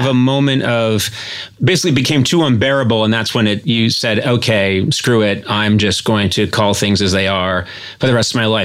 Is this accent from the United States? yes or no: no; Ireland; I'm an Irish guy who can't do an Irish accent.